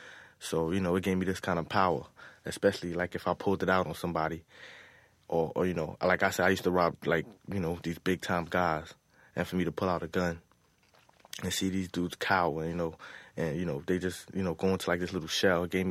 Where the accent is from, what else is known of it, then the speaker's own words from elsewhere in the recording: Bronx, New York, United States; I grew up in the Bronx. I didn't know my father at all